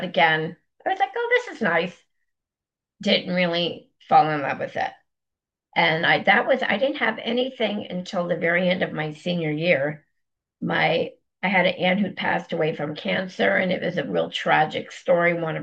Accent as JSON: {"language": "English", "region": "Connecticut", "country": "United States", "tie": "born or raised there", "said": "I grew up in Connecticut, my dad worked for IBM. We had like a big, nice home"}